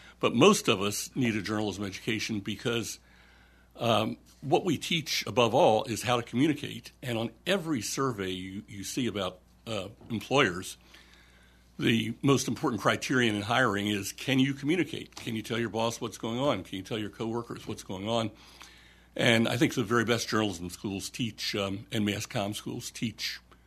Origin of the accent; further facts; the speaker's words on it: Silver Spring, Maryland, United States; also born or lived in Washington, D.C.; I was born in Washington and grew up in Silver Spring, Maryland, and went to the University of Maryland